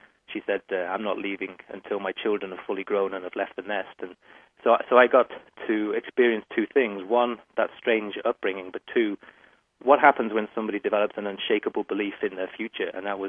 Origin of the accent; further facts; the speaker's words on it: Liverpool, North West England, United Kingdom; now in United States; I actually started out in Liverpool, and before I came to America, I used to sound more like a Beatle than I do today